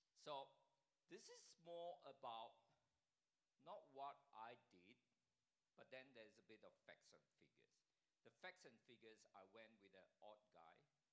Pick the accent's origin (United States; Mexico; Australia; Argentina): Australia; One place we went to, they look at each of us, you know, we're from Australia.